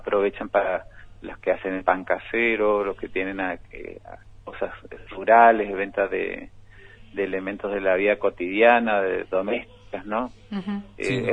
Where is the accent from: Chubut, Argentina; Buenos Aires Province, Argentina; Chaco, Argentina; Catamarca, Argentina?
Chaco, Argentina; now in La Rioja, Argentina; Yo soy sacerdote chaqueño